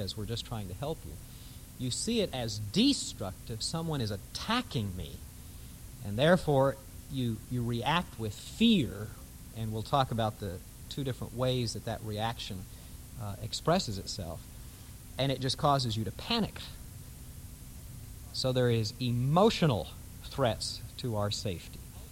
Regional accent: Arizona, United States; but I was raised in Arizona, where there were rattlesnakes, and we were taught healthy respect for snakes.

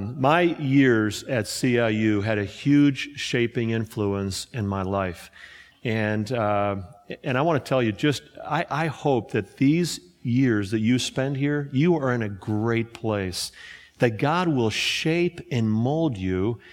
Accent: Cleveland, Ohio, United States; I'm from Cleveland area, as Rick said.

